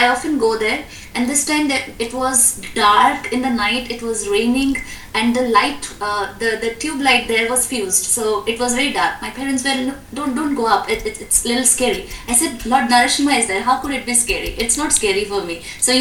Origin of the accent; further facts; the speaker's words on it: Puri, Odisha, India; I'm from Puri Dham, very close to that place, or my birthplace.